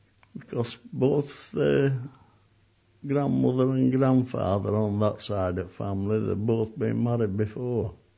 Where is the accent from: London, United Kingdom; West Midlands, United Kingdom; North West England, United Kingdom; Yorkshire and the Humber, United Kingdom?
Yorkshire and the Humber, United Kingdom; Woodlesford; born there; I was born in 1920 in Essex Place at Woodlesford, Terrace House.